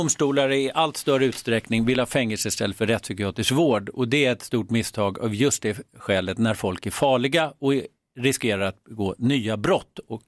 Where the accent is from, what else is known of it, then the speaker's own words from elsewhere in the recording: Sollentuna, Stockholm County, Sweden; I Sollentuna där jag växte upp